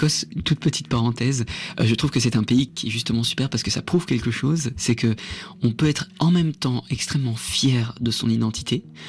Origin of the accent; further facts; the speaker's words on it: France; Je suis moi-même en fait France. Enfin, je suis né en France. J'ai fait toute ma scolarité en France.